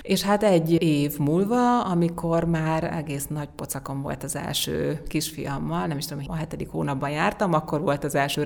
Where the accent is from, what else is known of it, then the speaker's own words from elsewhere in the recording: Fehérgyarmat, Szabolcs-Szatmár-Bereg, Hungary; ott a környékén, Fehérgyarmaton jártam iskolába, és ott a környéken nőttem föl.